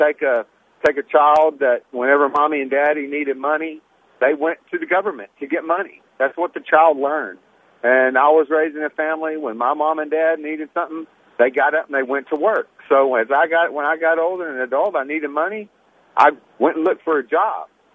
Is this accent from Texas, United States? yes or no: yes; Texas, United States; And because I grew up here in South Texas.